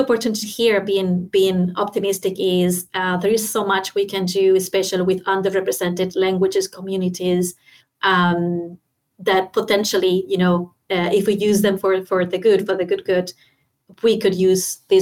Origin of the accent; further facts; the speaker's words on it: Canary Islands, Spain; English is a second language; I didn't grow up in a big city. I'm from Spain, but I was from the Canary Islands. So I was in a very small environment.